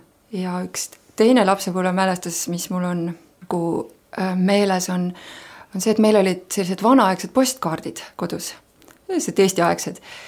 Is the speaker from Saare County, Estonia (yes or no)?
no; Võru County, Estonia; Ma olen pärit Lõuna-Eestist või nagu mõned ütlevad Mägi-Eestist. Ja sündinud olen Võrus, aga üles olen kasvanud Võru lähedal. Sellises maakodus.